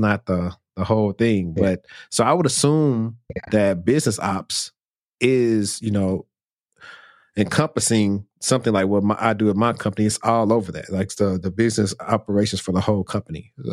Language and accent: English; Louisiana, United States; I'm from Louisiana.